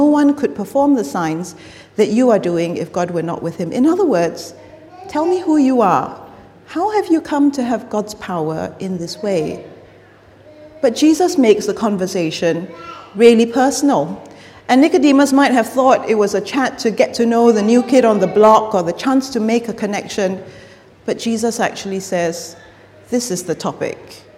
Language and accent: English; Singapore; now in United Kingdom; I grew up in Singapore, but I've lived in Britain now for almost 19 years.